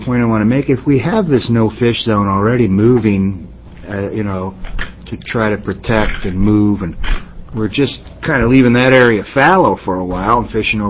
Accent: Iowa, United States; I use fallow because I grew up in Iowa.

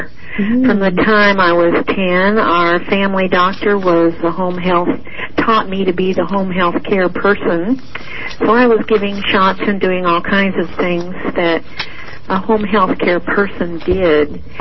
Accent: Portland, United States; Well, I was born and raised in Portland, and I've been here 76 years.

